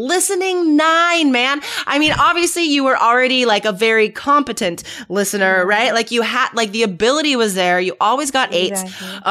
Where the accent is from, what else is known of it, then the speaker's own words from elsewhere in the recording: United States; I say a hamburger because I'm American